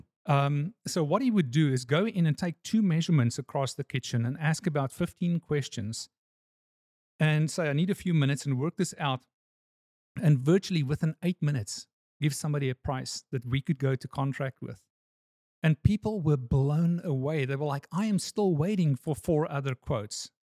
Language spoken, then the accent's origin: English; South Africa; So I grew up in South Africa, learned to do photography professionally at age 13, went into the army.